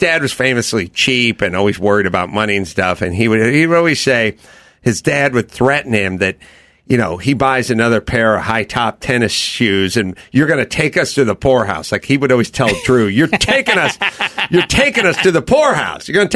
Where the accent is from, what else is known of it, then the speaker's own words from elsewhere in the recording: Brooklyn, New York, United States; You know, look, I grew up in Brooklyn. We played stickball on the street.